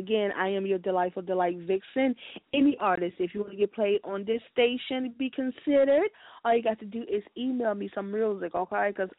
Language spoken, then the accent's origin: English; Mobile, Alabama, United States; Here is from my hometown of Mobile, Alabama.